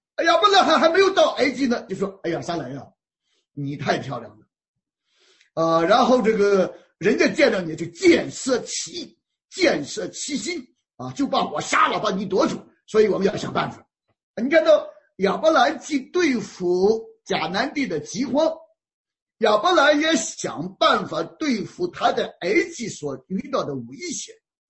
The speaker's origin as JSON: {"language": "Chinese", "region": "Shandong", "country": "China", "tie": "born or raised there", "said": "我老家是山东啊"}